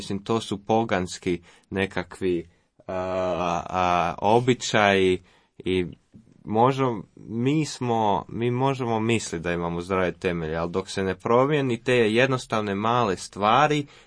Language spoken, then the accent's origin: Croatian; Croatia; I onda ja Hrvate kritiziram jer sam Hrvat.